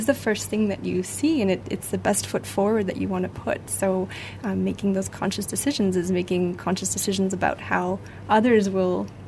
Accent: Canada; I'm actually Canadian

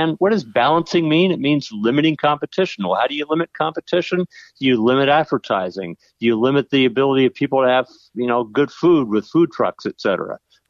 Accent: New Jersey, United States; moved away; I grew up in Jersey. I moved away years ago, but I grew up in Jersey

